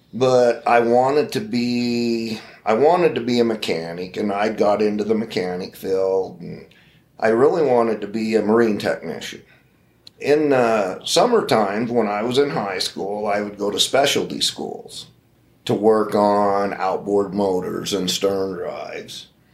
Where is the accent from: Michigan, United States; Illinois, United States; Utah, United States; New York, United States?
Utah, United States; Cedar City; You know, I grew up right here in Cedar City, Utah. Come from a ranching family. Had very little money.